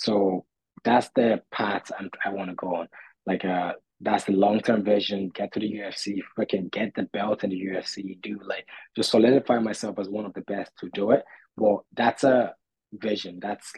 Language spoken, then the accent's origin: English; Nigeria; born there; also born or lived in Ireland; But like, I am Nigerian born, and like Irish as well.